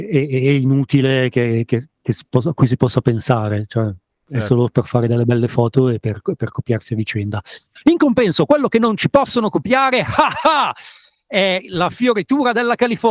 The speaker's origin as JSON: {"language": "Italian", "town": "Milan", "region": "Lombardy", "country": "Italy", "said": "per me da milanese è sempre stata un'esperienza"}